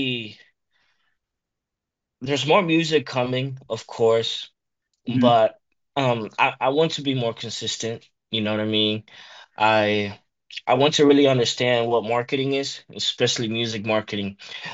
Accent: Dominican Republic; I was raised Catholic, you know what I mean? So I'm Dominican, so I come from the Dominican Republic in the Caribbean. It's an island in the Caribbean. And I was raised Catholic up until 2015.

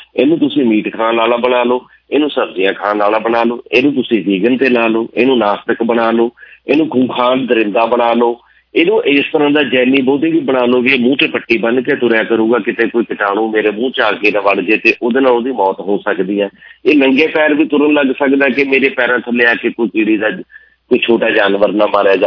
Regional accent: Bathinda, Punjab, India; accent: Malwai; ਸਾਡੀ ਤਾਂ ਮਾਲਵੇ ਵਾਲੀ ਏ, ਅਸੀਂ ਬਠਿੰਡੇ ਵਾਲੇ ਆ

